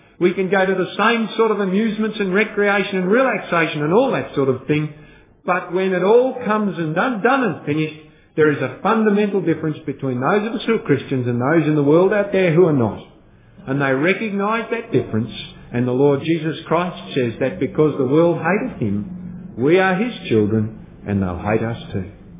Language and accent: English; Melbourne, Victoria, Australia; I grew up in Melbourne